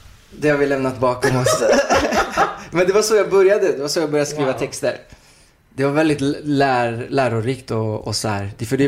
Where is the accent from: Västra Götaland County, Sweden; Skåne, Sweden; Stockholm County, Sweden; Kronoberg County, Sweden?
Västra Götaland County, Sweden; Uddevalla; för att jag kom ju från Uddevalla, det var en liten stad.